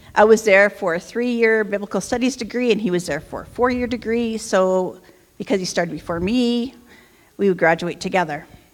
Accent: Peace River, Alberta, Canada; I'm a pastor's kid, and I was born in Peace River when my parents were the pastor couple at Grimshaw Alliance Church. When I'm asked where is home, I usually just say Alberta, because we moved around a lot.

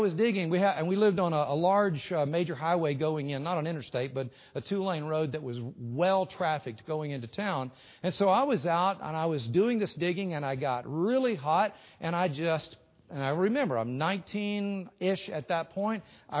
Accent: Lakeland, Florida, United States; I grew up in Florida, in Lakeland, Florida. Very hot there, obviously.

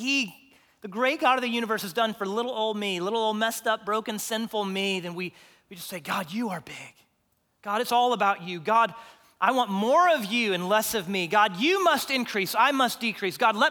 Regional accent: Houston, Texas, United States; That was the way I was growing up. I grew up in Houston.

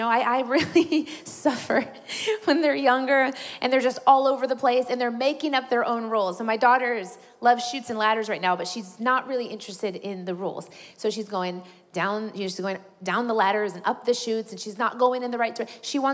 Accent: Indiana, United States; now in California, United States; I'm a Midwest girl, born and raised in Indiana, but God has sent me to California.

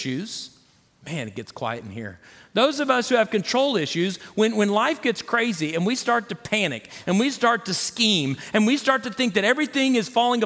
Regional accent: Florida, United States; and I grew up in Florida, so maybe it's a pink flamingo

